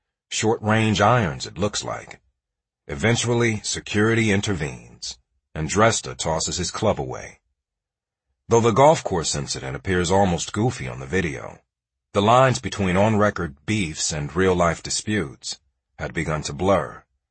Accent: Iowa, United States; born there; I was born in Iowa, but never knew of the Southern California city

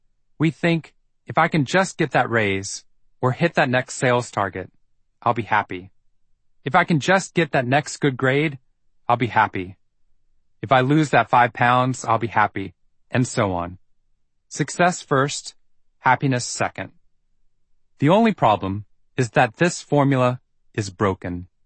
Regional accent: Waco, Texas, United States; I applied to Harvard on a dare. I was raised in Waco, Texas, and never really expected to leave.

